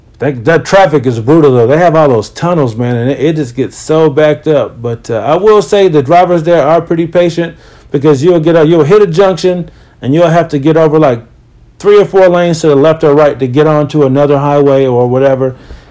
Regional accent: Northeast, United States; I'm kind of used to it. I'm from the Northeast.

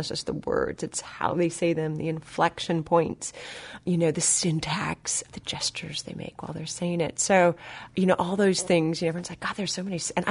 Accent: West Coast, United States; I grew up on the West Coast.

